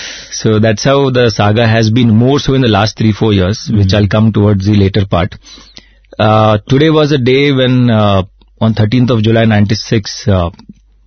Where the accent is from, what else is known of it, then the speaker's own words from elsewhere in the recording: Mumbai, Maharashtra, India; since I come from Mumbai, I should be a good speaker